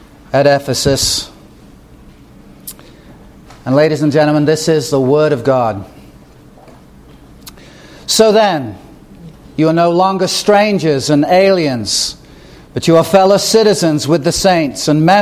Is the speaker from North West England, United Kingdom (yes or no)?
yes; Chester, North West England, United Kingdom; which is about 21 miles away from where I grew up in Chester